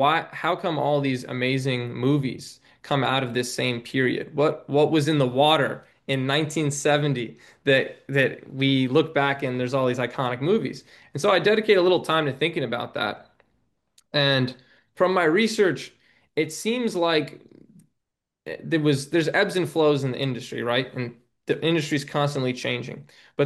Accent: New York City, New York, United States; I'm from born and raised in New York. I was born

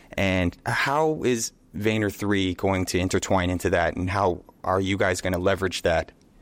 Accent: United States; now in Philippines; I've been out in the Philippines for 15 years. And I was born and raised in America, but I'm half Filipino.

